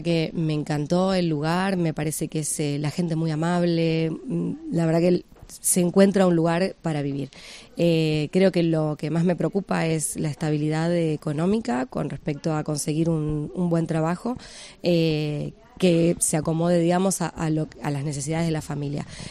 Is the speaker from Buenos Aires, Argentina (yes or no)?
yes; Buenos Aires, Argentina; born there; yo nací en Buenos Aires, tengo mi madre también nació en Buenos Aires, es hija de asturianos, que son de aquí, de Infiesto